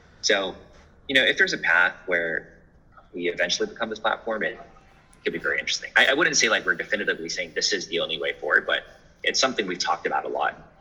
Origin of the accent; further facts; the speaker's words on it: Hong Kong; now in United States; So I'm actually from Hong Kong. I immigrated to the United States about 7 years ago